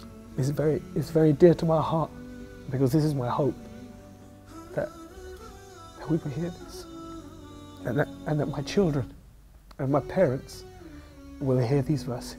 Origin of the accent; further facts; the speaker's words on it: London, United Kingdom; I was born here in London. In fact, only a few hundred meters from here. I've always lived in London all my life. My father came here from India in the 1940s, but his family were originally from Hijaz area of Arabia. But my mother's family are Irish.